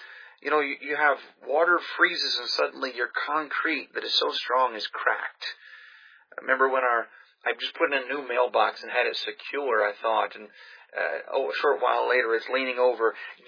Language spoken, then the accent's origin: English; Pensacola, Florida, United States; Now, I grew up in Pensacola. We had hurricanes that would come through.